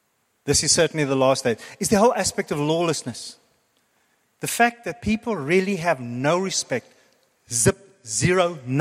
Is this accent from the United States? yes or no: no; South Africa; And I know as South African, back in the day, I'd sit there and go, but how can you do that?